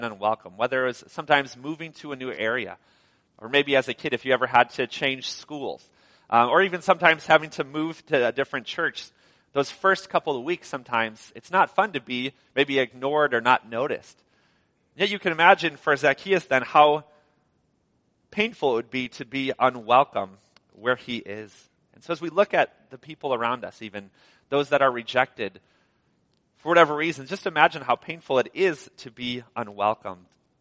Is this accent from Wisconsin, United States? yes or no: yes; Wisconsin, United States; And I grew up in Wisconsin, and so for us, it would be the Packers.